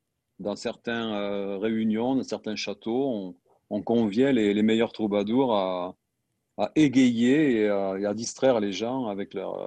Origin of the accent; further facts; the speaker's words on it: Southern France, France; Donc, je viens du sud de la France, dans un très, très beau paysage.